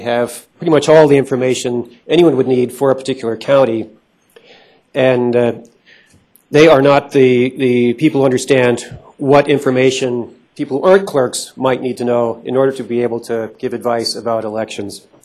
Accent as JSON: {"language": "English", "town": "Carbondale", "region": "Colorado", "country": "United States", "said": "from Carbondale, Colorado."}